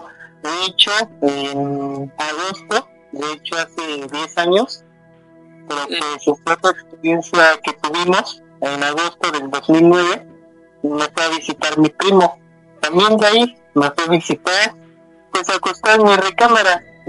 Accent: Teziutlán, Puebla, Mexico; Yo soy originario de Teciutlán, Puebla.

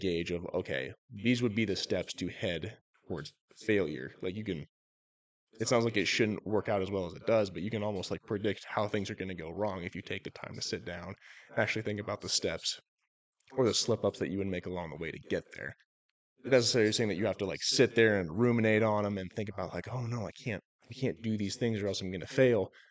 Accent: Washington, United States; Washington State.

